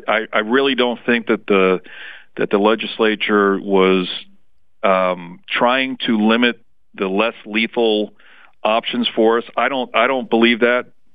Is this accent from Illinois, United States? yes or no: no; New York, United States; I grew up in New York, which is considered the melting pot of the world